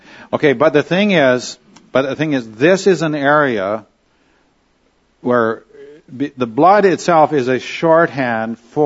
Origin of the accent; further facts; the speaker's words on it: Camrose, Alberta, Canada; the church that we grew up in Camrose, Alberta.